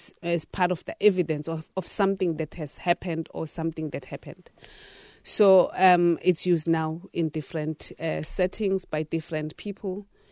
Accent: South Africa; So I believe that as a South African citizen, I had a responsibility to make sure that I contribute something towards our history.

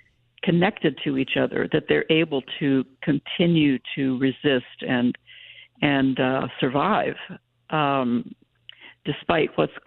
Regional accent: West Virginia, United States; My hometown was 20 minutes from the Weston State Hospital, which was the original Trans-Allegheny Lunatic Asylum.

